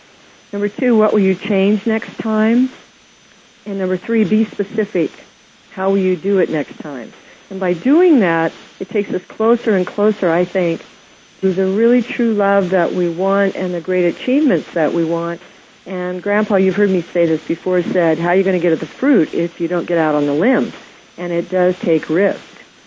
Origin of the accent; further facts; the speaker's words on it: Kansas, United States; Well, you know, I grew up in Kansas originally.